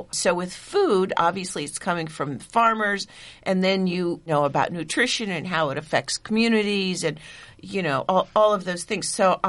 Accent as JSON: {"language": "English", "region": "Illinois", "country": "United States", "said": "Okay, I am from Illinois, and I am the last generation on both sides of farming families."}